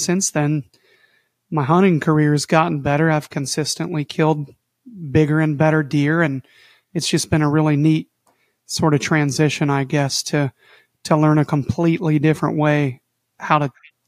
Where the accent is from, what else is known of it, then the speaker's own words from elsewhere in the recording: Ohio, United States; I'm from Southern Ohio. Started hunting when I was 7 years old.